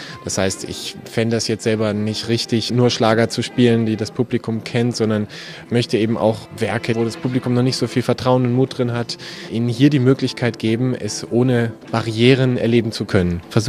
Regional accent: Berlin, Germany; now in Munich, Germany; Habe vorher studiert noch in Berlin sehr lange, wo es auch meine Heimat ist.

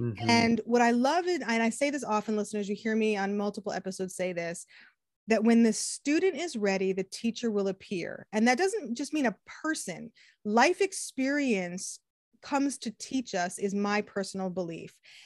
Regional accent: New England, United States; now in California, United States; I come from New England. I was born in, grew up in New England, right? When I moved to California with my husband

